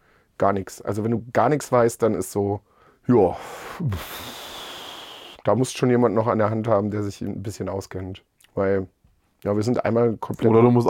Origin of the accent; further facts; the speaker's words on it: Pankow, Berlin, Germany; Ist ja ganz gut, ich komme aus Pankow.